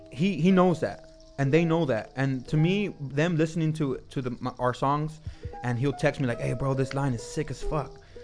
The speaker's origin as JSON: {"language": "English", "town": "Wilmington", "country": "United States", "tie": "born or raised there", "said": "growing up in Wilmington, I mean, you know, you live in Wilmington."}